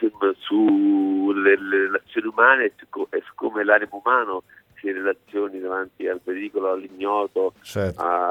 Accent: Rome, Lazio, Italy; per me che vengo da Roma è come andare in un luogo molto molto lontano

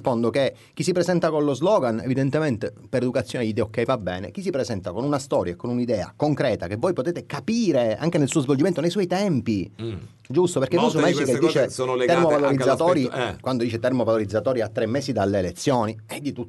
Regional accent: Palermo, Sicily, Italy; E anche di Palermo, perché è anche di Palermo, il mio accento mi tradisce inevitabilmente.

